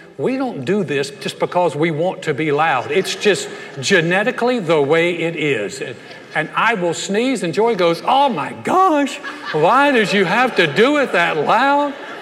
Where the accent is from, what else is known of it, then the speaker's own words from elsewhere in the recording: North Carolina, United States; also born or lived in New York; I was actually born right outside of New York City, but then my parents realized the error of their ways and got back to Georgia as quick as possible, and I was raised in North Carolina.